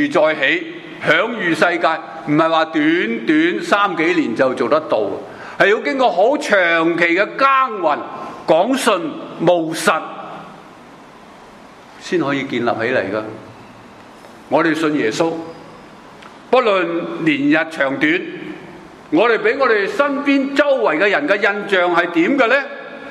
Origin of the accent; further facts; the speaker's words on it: Hong Kong; 用翻我哋香港人讲说话咪更好